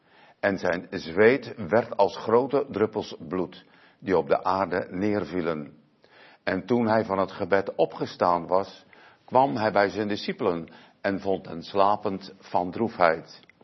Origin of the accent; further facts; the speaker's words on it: Urk, Flevoland, Netherlands; want ik kom uit Urk en daar woont zeevolk.